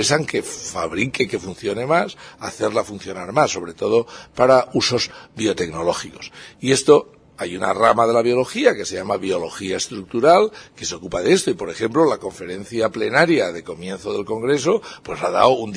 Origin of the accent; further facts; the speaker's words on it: Valencia, Valencian Community, Spain; Yo soy de Valencia y trabajo en Valencia